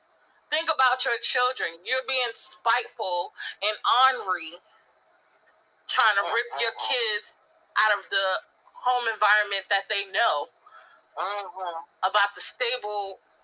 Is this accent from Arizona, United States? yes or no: no; New York, United States; I'm from New York.